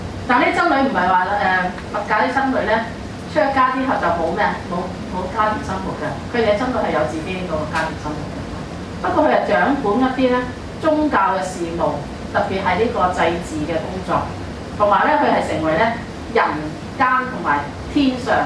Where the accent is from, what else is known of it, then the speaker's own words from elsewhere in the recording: China; 都同我哋中國人啲唔同嘅